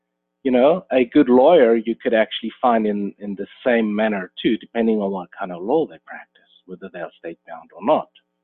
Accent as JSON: {"language": "English", "country": "South Africa", "lives_now": "Texas, United States", "said": "As you can hear from my accent, I didn't grow up in America. I'm originally from South Africa myself."}